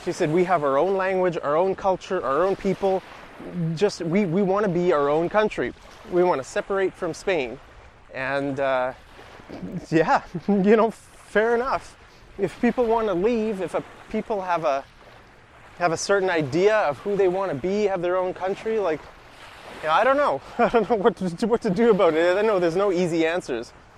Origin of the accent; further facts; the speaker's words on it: Alberta, Canada; I'm from Alberta